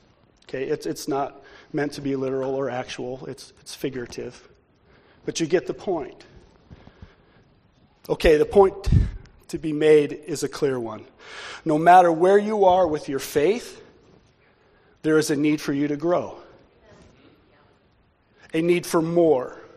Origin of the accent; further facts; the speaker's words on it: United States; I'm an American, so I fall right in there.